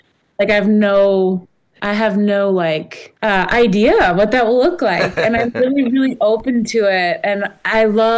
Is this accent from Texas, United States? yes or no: no; Fort Lauderdale, Florida, United States; I am growing up in Fort Lauderdale, of course, like lots of diving.